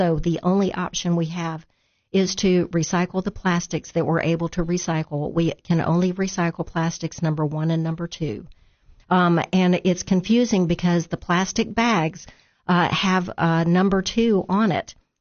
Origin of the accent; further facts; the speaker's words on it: Brazil; I grew up in Brazil, and people had their personal gardens in their yard and, you know, grew their own greens and had their orange trees and mango trees, avocado trees. We had all that and chickens living in the yard.